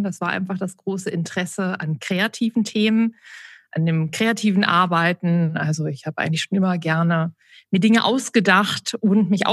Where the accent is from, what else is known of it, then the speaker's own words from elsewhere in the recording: Braunschweig, Lower Saxony, Germany; Ich war auch im Staatstheater in meiner Heimatstadt in Braunschweig aktiv.